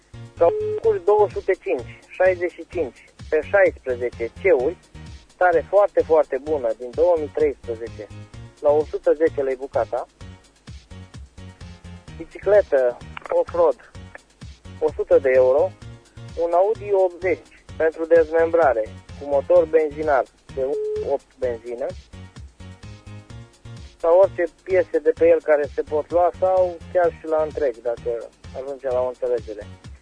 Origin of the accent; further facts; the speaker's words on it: Reșița, Caraș-Severin, Romania; Din Reșița.